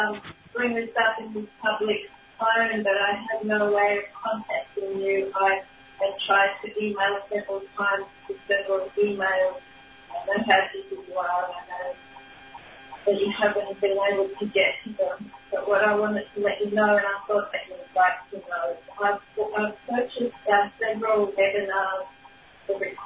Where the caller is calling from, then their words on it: Australia; I'm calling from Australia.